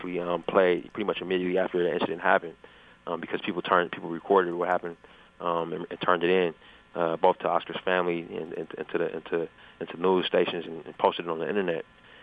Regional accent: California, United States; I'm from the Bay Area. I was there on break.

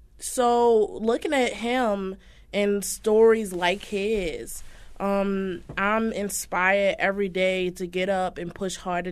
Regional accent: Baltimore, Maryland, United States; Well, I grew up in Baltimore City, and I didn't have my mom and dad with me

